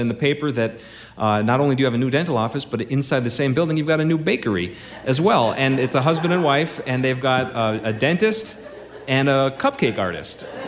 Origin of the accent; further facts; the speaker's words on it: Minnesota, United States; Of course, I'm a range guy. I know, right? I'm from the Iron Range